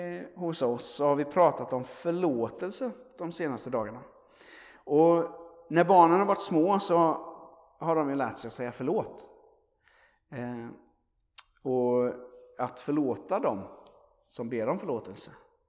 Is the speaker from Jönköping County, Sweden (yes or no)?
yes; Aneby, Jönköping County, Sweden; Jag kommer från Aneby som har ungdomsmöten typ varje helg. Eller hade när jag var liten i alla fall.